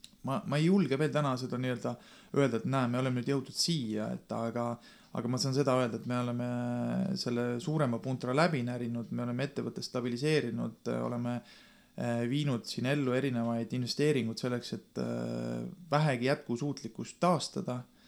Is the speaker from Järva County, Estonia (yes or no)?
yes; Koeru, Järva County, Estonia; Et ma olen Koerust siit naaber maakonnast Järvamalt pärit ja minu eriala tegelikult on piimatehnoloogia.